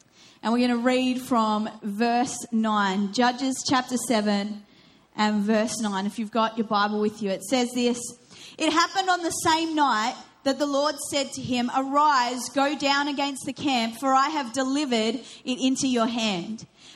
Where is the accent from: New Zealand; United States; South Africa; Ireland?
New Zealand; also born or lived in England; My father is Iranian. My mum is Irish. I was born in England and spent a lot of my childhood in New Zealand. So I was a very confused young child, didn't know where I was from. But I grew up in New Zealand